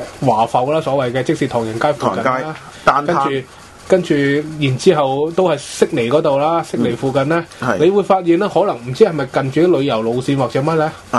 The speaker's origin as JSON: {"language": "Cantonese", "country": "Macau", "tie": "born or raised there", "said": "咁就变咗我系土生土长嘅澳门人啦"}